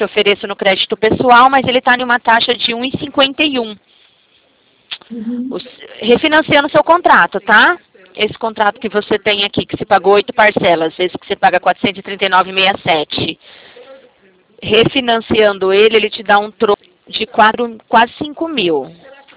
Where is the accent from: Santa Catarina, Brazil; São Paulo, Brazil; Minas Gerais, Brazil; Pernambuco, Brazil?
São Paulo, Brazil; Barueri; eu sou de Barueri, São Paulo, Grande São Paulo, sabe, aqui próximo a Alphaville.